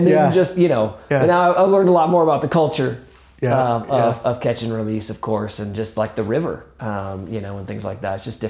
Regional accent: Iowa, United States; also born or lived in Kansas City; So like I grew up in Iowa. We moved from Kansas City, but I grew up in Iowa and fished in Minnesota all the time.

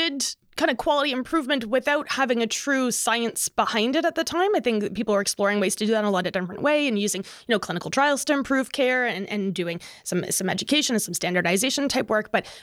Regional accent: Mississauga, Ontario, Canada; so I grew up in Mississauga, just out of Toronto. I'm an only child.

